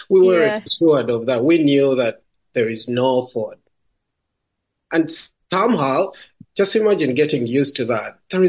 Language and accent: English; Uganda; I am from Uganda, I'm born and raised in Uganda. And I grew up in a family of 8 children, 4 boys, 4 girls.